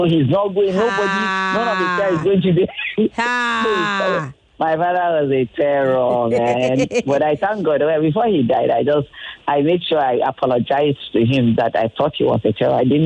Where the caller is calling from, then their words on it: Ikeja, Lagos, Nigeria; I'm calling from Ikeja.